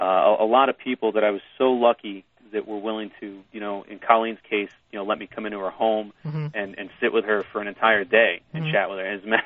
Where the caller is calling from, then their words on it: Eldersburg, Maryland, United States; I'm calling you from Eldersburg, Maryland.